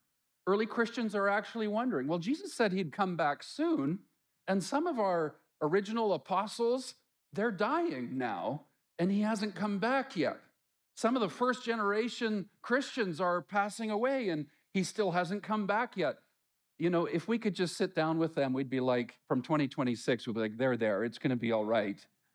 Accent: British Columbia, Canada; We grew up in the Lower Mainland

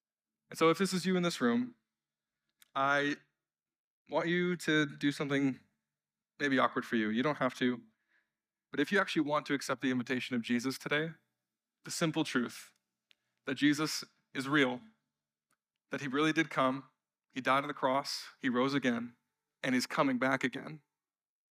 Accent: Canada; even though we're Canadian and we have privacy issues.

